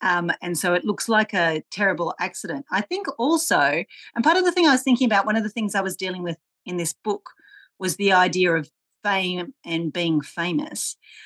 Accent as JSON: {"language": "English", "town": "Bathurst", "region": "New South Wales", "country": "Australia", "tie": "born or raised there", "moved": "yes", "said": "I've lived away from my hometown of Bathurst for, gosh, over 30 years now, and yet I'm writing a book based in Bathurst."}